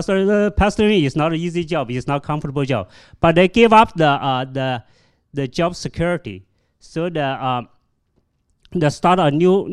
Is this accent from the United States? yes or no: no; China; English is a second language; moved away; because many Chinese families like me, when we come from China to this country, we didn't have any trainings in family